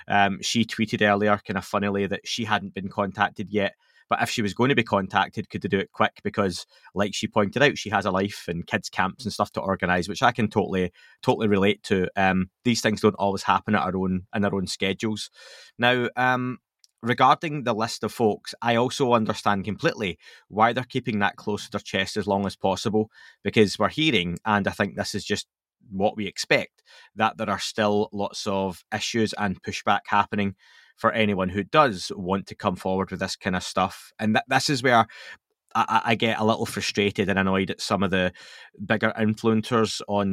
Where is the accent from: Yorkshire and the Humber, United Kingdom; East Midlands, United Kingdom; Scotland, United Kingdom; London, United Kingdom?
Scotland, United Kingdom; Yeah, I'm open. I'm Scottish. We hate everyone.